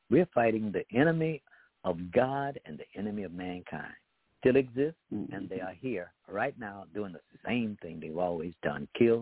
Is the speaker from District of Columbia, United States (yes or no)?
yes; Washington, District of Columbia, United States; We didn't know that existed because I grew up in Washington, D.C., where we was proper.